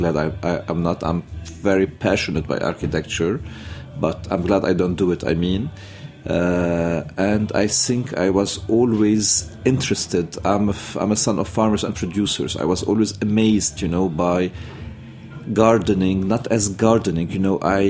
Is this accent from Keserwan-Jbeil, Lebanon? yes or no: yes; Jeita, Keserwan-Jbeil, Lebanon; I was born in Lebanon, raised in Lebanon, in a small village called Jaita near Beirut, outskirts of Beirut.